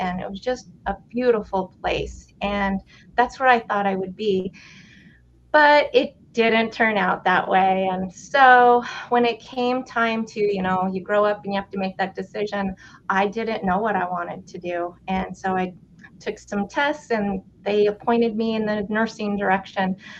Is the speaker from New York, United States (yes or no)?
no; Montana, United States; I'm out of Billings, Montana. I'm from Montana, small town in the middle of Montana.